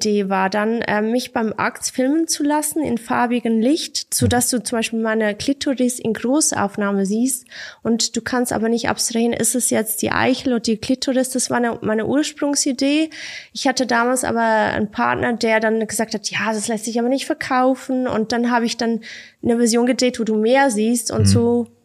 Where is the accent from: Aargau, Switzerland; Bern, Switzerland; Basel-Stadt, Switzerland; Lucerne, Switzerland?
Lucerne, Switzerland